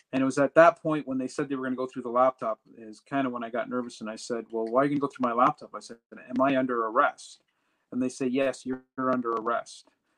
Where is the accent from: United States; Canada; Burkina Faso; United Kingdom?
Canada; And I was the last Canadian in the group, and I figured, well, because I'm Canadian, I probably should be able to get out.